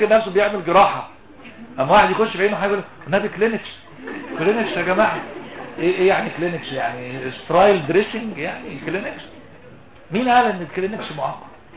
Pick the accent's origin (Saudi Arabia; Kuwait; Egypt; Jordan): Egypt; دي بتتباع في الشوارع عندنا في مصر